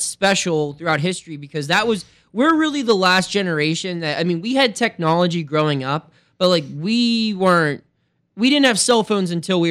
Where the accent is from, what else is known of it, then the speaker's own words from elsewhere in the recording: Pennsylvania, United States; Saturday mornings, where I grew up in Washington County, at the Toys R Us in Washington, PA, you could go battle Pokemon cards there.